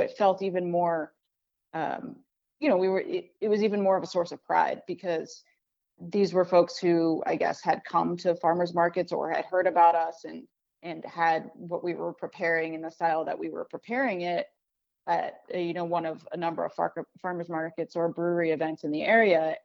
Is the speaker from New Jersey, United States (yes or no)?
yes; New Jersey, United States; now in Baltimore, United States; a bagel, like I said, was ubiquitous growing up in New Jersey, but we really hadn't found that kind of taste of home in the same way.